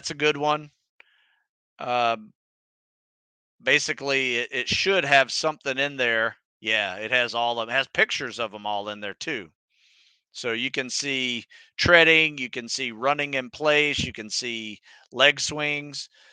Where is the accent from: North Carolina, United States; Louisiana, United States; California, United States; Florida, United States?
Florida, United States; I grew up in North Florida where there's this bunch of freshwater springs, crystal clear water, and just awesome.